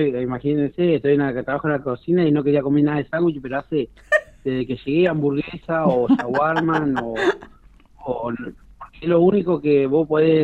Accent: Argentina; somos argentinos

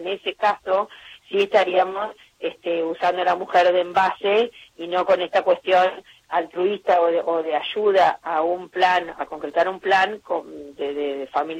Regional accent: Entre Ríos, Argentina; now in Viedma, Argentina; Soy entrerriana. Soy patagónica por adopción.

